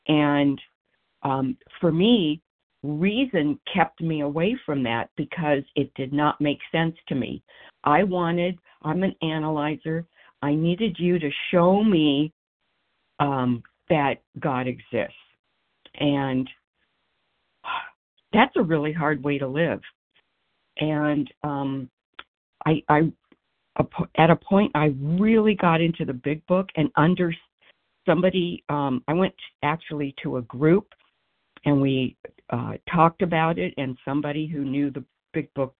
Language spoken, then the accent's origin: English; Philadelphia, Pennsylvania, United States; from Philadelphia, and so happy to be here.